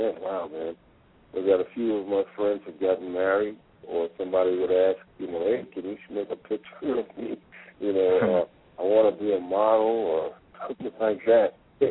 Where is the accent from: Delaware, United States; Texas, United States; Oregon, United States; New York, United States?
New York, United States; moved away as an adult; now in South Africa; I'm originally from New York. Born in Harlem, Westchester kid, and came over to South Africa. I guess the first time was back in the end of 97.